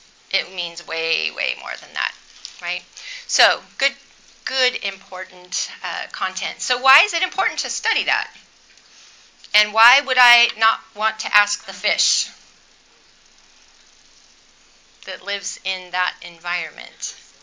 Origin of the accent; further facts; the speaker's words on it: the South, United States; I was from the South. I knew culture was different in different places.